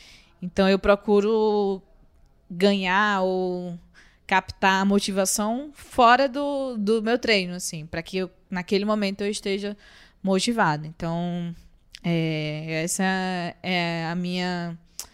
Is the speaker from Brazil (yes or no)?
yes; Northeast Region, Brazil; moved away; Eu vim do Nordeste, né? Assim, eu vim de lá para cá, para o Sudeste, porque lá eu me sentia muito limitada, assim.